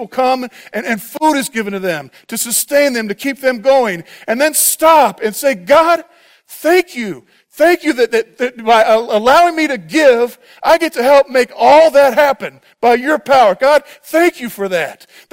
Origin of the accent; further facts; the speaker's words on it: Bible Belt, United States; the church I grew up in the Bible Belt, we didn't talk about that verse very much.